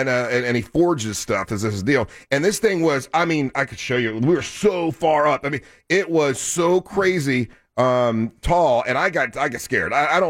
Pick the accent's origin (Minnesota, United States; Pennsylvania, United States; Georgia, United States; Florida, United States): Florida, United States; Orlando; I'm from Orlando, Florida. I'm used to hot.